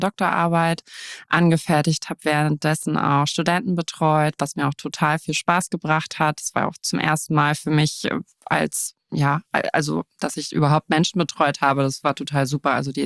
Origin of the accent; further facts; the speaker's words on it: Northern Germany, Germany; ich bin 37 Jahre alt und ich komme aus Norddeutschland, wohne seit über 15 Jahren in Hamburg